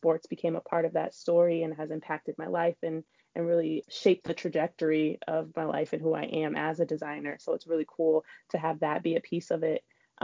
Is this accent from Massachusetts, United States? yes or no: yes; Springfield, Massachusetts, United States; now in Boston, United States; I'm from Springfield, Massachusetts, the birthplace of basketball. Right now I really reside mostly in Boston.